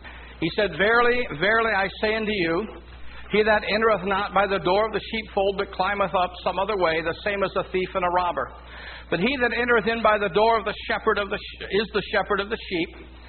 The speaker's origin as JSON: {"language": "English", "town": "Troy", "region": "Michigan", "country": "United States", "tie": "born or raised there", "said": "but when I was growing up in Troy, I had went to Eastern Michigan University."}